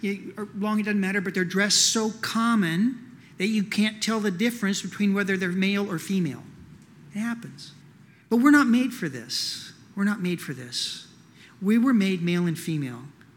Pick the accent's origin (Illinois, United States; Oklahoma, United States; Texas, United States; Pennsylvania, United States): Oklahoma, United States; also born or lived in California; I'm from Oklahoma. She came out to visit. We're living in California.